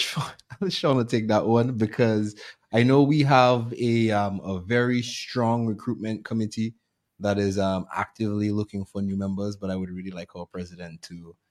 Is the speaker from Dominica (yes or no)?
yes; Roseau, Saint George, Dominica; now in Stockfarm, Dominica; But I live in Stockfarm at the moment. Yeah, but right. I'm born and raised in Roseau, Elmore Street.